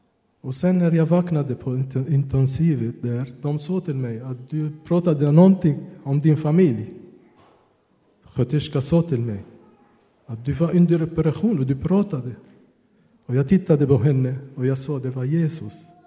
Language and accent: Swedish; Beirut, Beirut Governorate, Lebanon; Swedish is a second language; moved away as an adult; now in Sweden; Jag är född i Beirut. Vi är uppvuxen där. Och efteråt, jag var 19 år, jag kom till Sverige.